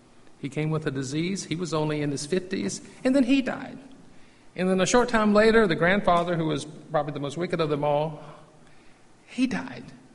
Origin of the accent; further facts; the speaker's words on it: Virginia, United States; I'll always in my memory will be embedded when I was growing up in Virginia, and y'all know my story.